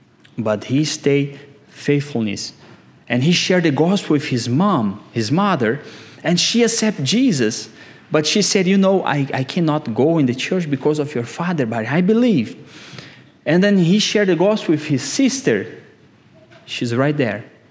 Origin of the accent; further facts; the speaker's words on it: Albania; English is a second language; moved away as an adult; now in Virginia, United States; And this sister Dao here is just a couple weeks before we came from Albania to Virginia.